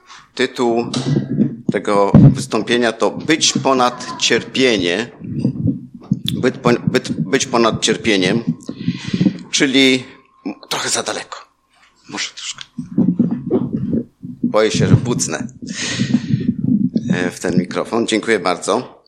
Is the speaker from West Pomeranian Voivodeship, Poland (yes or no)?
yes; Połczyn-Zdrój, West Pomeranian Voivodeship, Poland; born there; Ja jestem związany z Połczynem Zdrojem, tym, że tu się urodziłem. Urodziłem się w tym mieście, ale nie pamiętam tego.